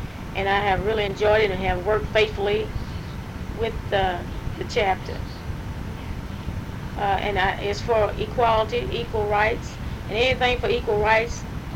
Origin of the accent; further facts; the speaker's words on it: Henderson, United States; Of course, integration had already begun in my hometown in Henderson.